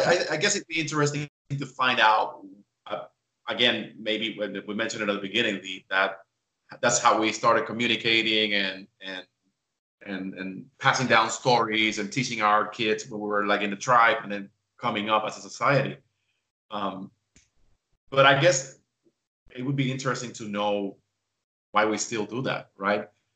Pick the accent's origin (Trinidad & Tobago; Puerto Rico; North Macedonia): Puerto Rico; I grew up listening to salsa. I'm from the Caribbean. I'm from Puerto Rico.